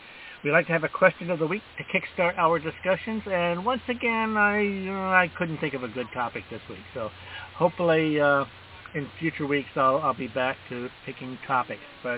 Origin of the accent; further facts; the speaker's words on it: St. Louis, Missouri, United States; and since I'm from the St. Louis area, if I have to be part of a faction, it's not going to be the Cub faction.